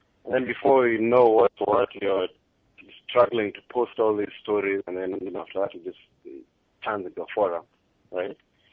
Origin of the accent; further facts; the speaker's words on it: Kenya; moved away as an adult; now in United States; Okay, I mean, of course, you know, I'm a Kenyan. I started out at University of Nairobi, and before I came to the U.S., I was actually taking mechanical engineering.